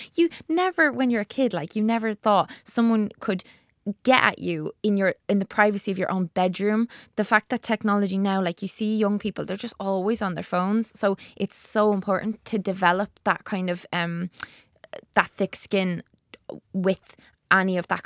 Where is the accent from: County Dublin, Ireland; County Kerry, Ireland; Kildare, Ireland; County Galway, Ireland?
County Dublin, Ireland; Dublin; also born or lived in Navan / Skerries / Drogheda; Oh, my accent's so muddled. I'm a mongrel. I grew up in North Dublin, so I grew up in like Blanche and all that kind of thing. Then I lived in Navan, then I lived in Skerries, Drogheda